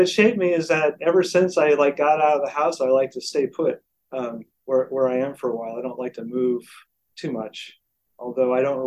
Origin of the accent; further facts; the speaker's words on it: California, United States; born there; No, I was born in California, but I moved 18 times before I went to college.